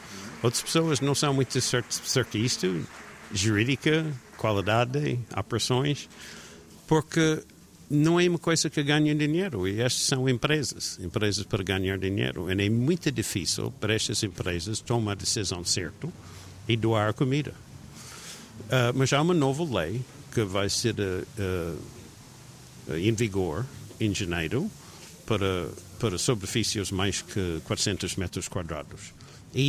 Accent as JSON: {"language": "Portuguese", "town": "Richmond", "region": "Virginia", "country": "United States", "second_language": "Portuguese", "said": "na minha terra, que é Richmond, Virginia."}